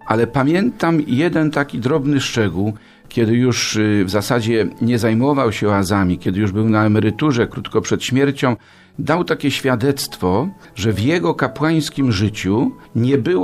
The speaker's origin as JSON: {"language": "Polish", "town": "Środa Wielkopolska", "region": "Greater Poland Voivodeship", "country": "Poland", "tie": "born or raised there", "said": "A później w mojej rodzinnej miejscowości, w Środzie Wielkopolskiej"}